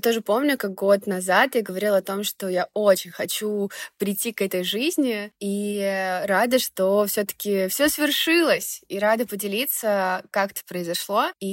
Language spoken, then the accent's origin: Russian; Lithuania; moved away as an adult; я уезжала из Литвы в 18 лет и вернулась, когда мне было 30. Уля-ля, многое поменялось. И, в общем, весь год в Вильнюсе я старалась быть чаще с ними